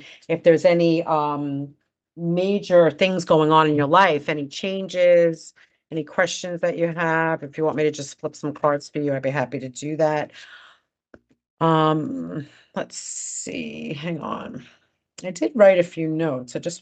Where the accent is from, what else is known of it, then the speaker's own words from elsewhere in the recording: New York, United States; accent: New York; My New York accent, huh? I know people get a kick out of me teaching spirituality with my New York accent.